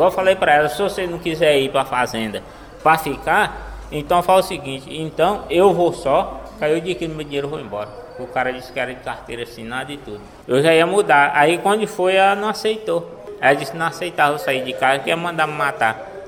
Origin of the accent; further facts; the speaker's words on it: Tocantins, Brazil; Em Minas Gerais, que eu sou de Tocantins.